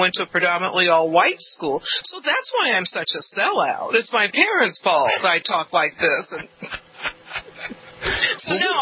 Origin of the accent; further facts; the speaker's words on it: Los Angeles, California, United States; I also went to schools that were predominantly Japanese, and I grew up in South Central, but across the street from the Gardena Line.